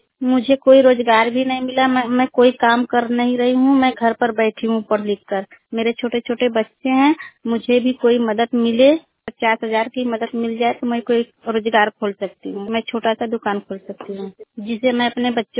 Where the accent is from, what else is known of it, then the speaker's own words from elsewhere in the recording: Narayanpur, Uttar Pradesh, India; मैं ग्राम नारायणपुर की रहने वाली हूँ, पोस्ट जमुआ, जिला मिर्जापुर, मझवा ब्लॉक से मैं बोल रही हूँ।